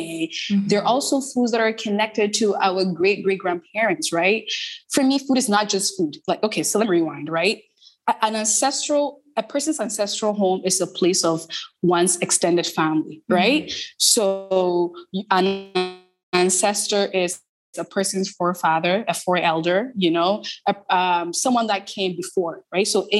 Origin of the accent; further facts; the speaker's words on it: Bolgatanga, Upper East, Ghana; born there; My mom in the north, my mom is from Navrongo. I was born in Bolgatanga, so the Upper East region. And so